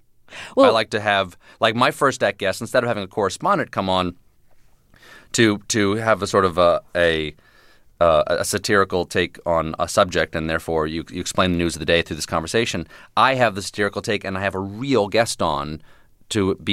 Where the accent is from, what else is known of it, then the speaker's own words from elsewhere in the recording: the South, United States; growing up in the South or being in a family that had members of the military